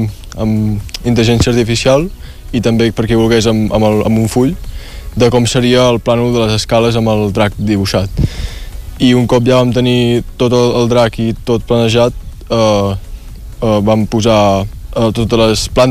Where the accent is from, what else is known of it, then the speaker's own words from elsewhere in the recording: Girona, Catalonia, Spain; en el meu cas jo sóc de Girona